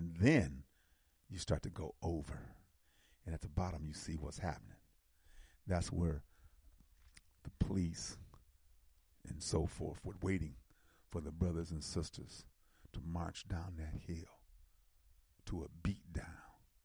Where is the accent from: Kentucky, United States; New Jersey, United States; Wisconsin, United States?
Wisconsin, United States; Milwaukee; I just said, "I'm from Milwaukee, I'm from Wisconsin."